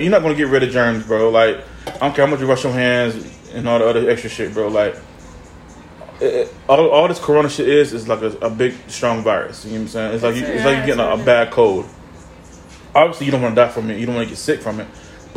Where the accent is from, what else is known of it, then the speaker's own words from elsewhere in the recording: North Carolina, United States; Like, growing up in North Carolina, you know, there's black, white, Mexicans, and Puerto Ricans, and Jamaicans.